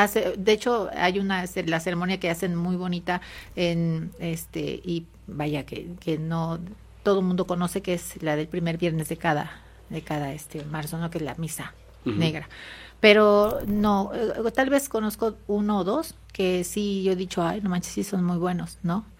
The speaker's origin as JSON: {"language": "Spanish", "town": "Orizaba", "region": "Veracruz", "country": "Mexico", "tie": "born or raised there", "also_born_or_lived": "Catemaco"}